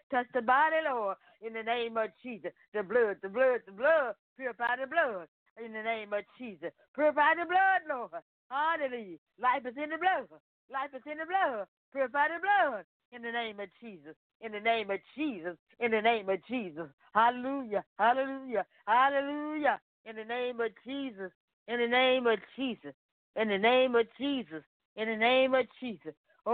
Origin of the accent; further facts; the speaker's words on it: Memphis, Tennessee, United States; I'm coming from Memphis, Tennessee.